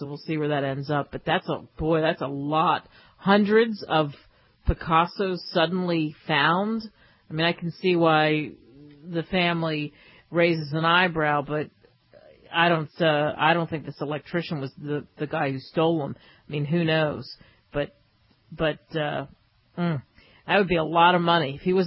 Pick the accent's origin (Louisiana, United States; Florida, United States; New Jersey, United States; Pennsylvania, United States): New Jersey, United States; also born or lived in California, United States; I know I grew up in Jersey, so I think I can talk about that. And I've lived in California.